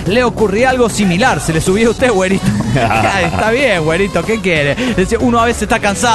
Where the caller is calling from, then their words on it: Córdoba, Argentina; de Córdoba, Argentina.